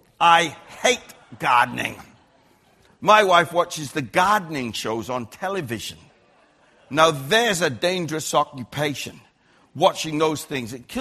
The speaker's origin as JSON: {"language": "English", "country": "Australia", "said": "And being an Australian, that means I'm probably going to insult you"}